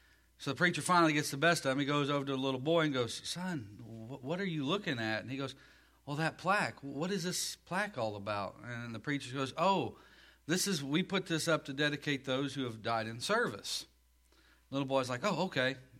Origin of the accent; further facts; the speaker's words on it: the South, United States; accent: Southern; For those that don't know me, I am from the South, as you can tell, the language, the accent.